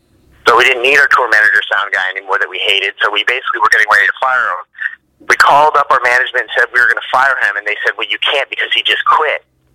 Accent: Canada; And if and when they do find out we're Canadian

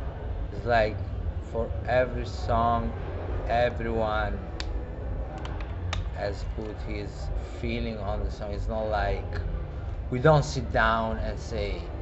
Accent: Italy; I'm from from Italy.

